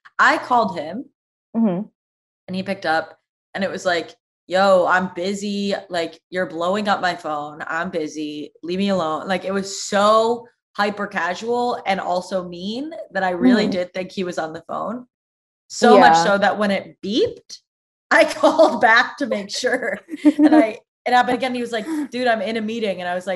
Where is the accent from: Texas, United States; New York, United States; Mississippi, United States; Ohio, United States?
Ohio, United States; Cleveland; I'm from Cleveland.